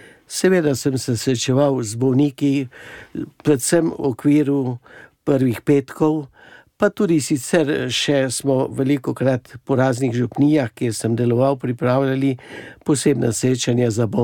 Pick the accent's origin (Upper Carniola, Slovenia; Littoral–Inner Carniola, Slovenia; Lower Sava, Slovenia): Upper Carniola, Slovenia; Gorenja Vas; Prihajam iz Gorenje vasi v Poljanski dolini, kjer sem doma in kjer sedaj že 5. leto delujem kot duhovni pomočnik za rojstno župnijo Trata Gorenje vas